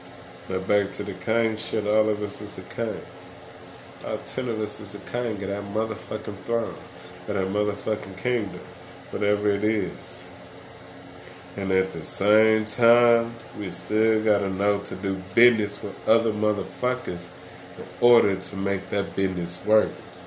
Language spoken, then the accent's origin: English; Gary, Indiana, United States; now in Texas, United States; I call myself the king of Compass County, Texas, where, you know, I spent the majority of my life, even though I'm originally from Gary